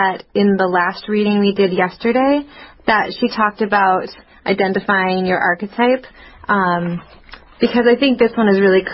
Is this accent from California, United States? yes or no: no; Montana, United States; I'm from Montana.